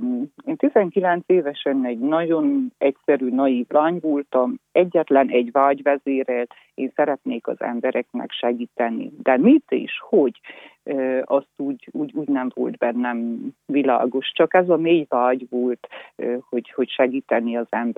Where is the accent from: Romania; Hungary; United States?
Romania; Tușnad, Harghita; Én Nagytusnádon születtem, egy egyszerű kis családban. Nem ismertünk szerzeteseket, kommunizmusba születtem, nőttem fel.